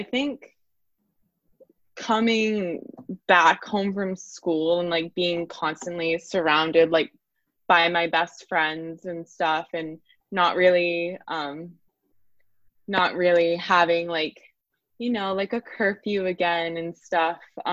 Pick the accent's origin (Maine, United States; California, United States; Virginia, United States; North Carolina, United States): Maine, United States; Augusta; now in Boston, United States; I am originally from Augusta, Maine.